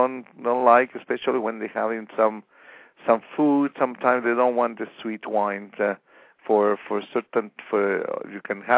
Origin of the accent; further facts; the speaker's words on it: Chile; moved away as an adult; also born or lived in Madrid, Spain; I was born in Chile, and I was. That's what my origin is. Although my origin goes even farther, a little bit to Europe. My part of my family was from Spain.